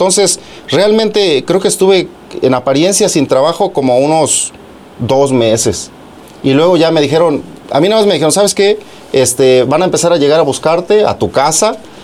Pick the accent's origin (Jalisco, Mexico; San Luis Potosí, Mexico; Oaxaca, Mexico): Oaxaca, Mexico; Yo soy del estado de Oaxaca, de la región que está pegada a Puebla. Comercialmente, nosotros dependemos mucho de Puebla, al grado de que nosotros comemos más el mole poblano que el mole oaxaqueño.